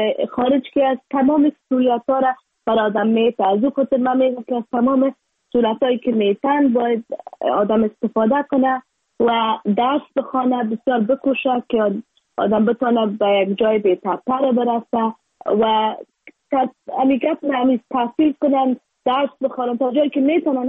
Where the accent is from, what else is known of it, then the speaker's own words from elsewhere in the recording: Afghanistan; اگر برمد بتانم چیز کنم بر وطنم